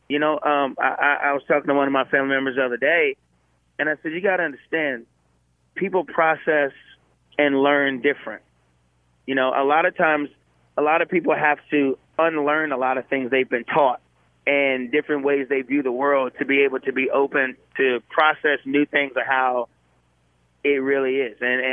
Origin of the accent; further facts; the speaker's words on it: Milton, Delaware, United States; growing up where I grew up in Milton, Delaware, you know, all my dad listened to was country music.